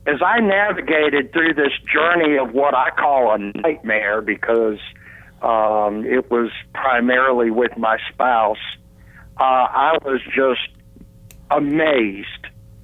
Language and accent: English; Smithfield, North Carolina, United States; I am from Smithfield, North Carolina.